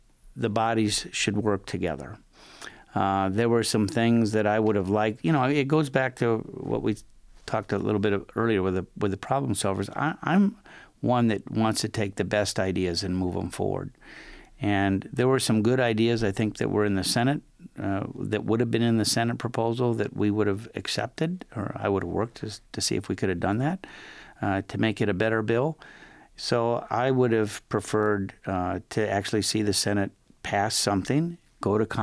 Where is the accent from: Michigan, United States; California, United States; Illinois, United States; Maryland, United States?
Michigan, United States; You know, I grew up in Southwest Michigan.